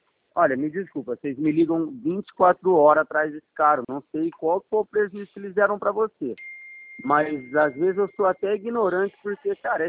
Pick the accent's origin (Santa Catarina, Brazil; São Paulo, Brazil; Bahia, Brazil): São Paulo, Brazil; Ribeirão Preto; eu sou aqui de Ribeirão Preto